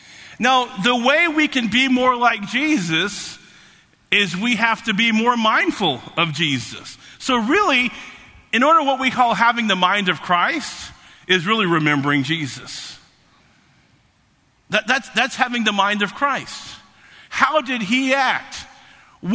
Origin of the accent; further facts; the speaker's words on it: Dallas, Texas, United States; we're originally from Dallas, Texas, and his death happened in Dallas